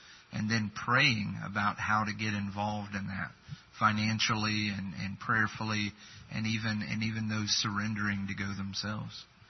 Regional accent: the South, United States; We grew up in the South in the Bible Belt, where there's a Baptist church on every corner.

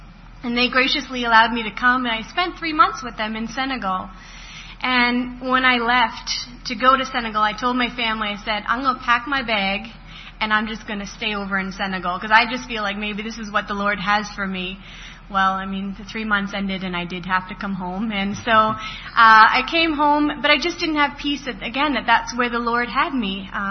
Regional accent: Nova Scotia, Canada; also born or lived in Newfoundland; I am not from around here. I was born in Newfoundland, Canada, and I was raised in Nova Scotia.

